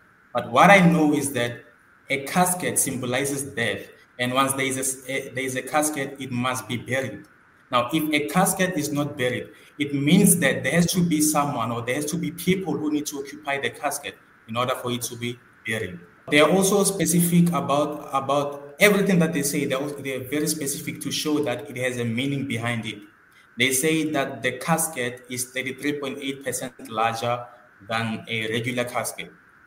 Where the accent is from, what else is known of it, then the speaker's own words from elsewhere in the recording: Pretoria, Gauteng, South Africa; now in Cape Town, South Africa; I was born and raised in Pretoria, Soshanguve, but I'm currently pursuing my studies here in Cape Town.